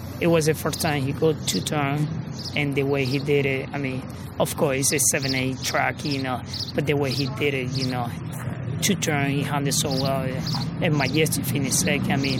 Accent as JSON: {"language": "English", "town": "Maracaibo", "region": "Zulia", "country": "Venezuela", "said": "And we came from Venezuela, a little city they call Maracaibo."}